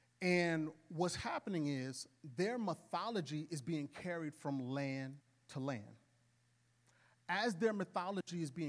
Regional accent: New Orleans, Louisiana, United States; And again, I'm from New Orleans, right? So in New Orleans, you kind of get a little more attuned to spiritual things.

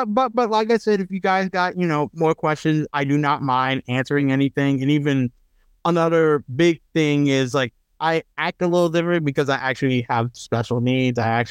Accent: Louisiana, United States; also born or lived in Atlanta; what my life was like growing up in Louisiana, because the thing was, I was born in Atlanta, but I grew up here.

